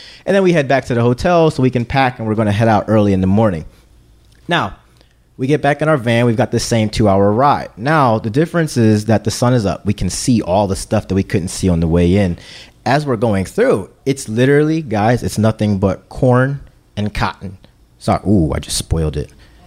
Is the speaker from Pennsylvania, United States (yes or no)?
yes; Philadelphia, Pennsylvania, United States